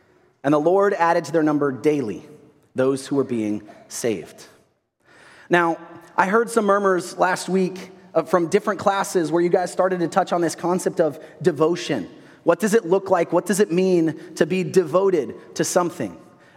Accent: England, United Kingdom; born there; I was born outside of London, England

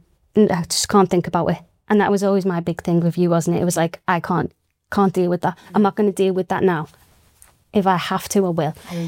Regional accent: Wirral, North West England, United Kingdom; We can get you an MRI in Alderhay in 2 weeks, or, so we're from the Wirral, we can get you in Arrow Park tomorrow.

